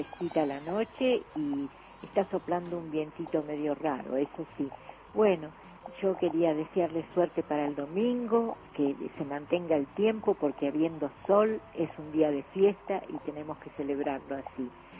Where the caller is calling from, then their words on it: Adrogué, Buenos Aires Province, Argentina; de Adrogué, escuchándolos como todos los días